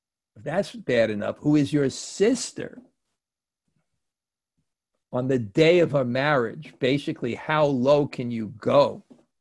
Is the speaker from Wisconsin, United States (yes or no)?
no; New York, United States; And I grew up in New York too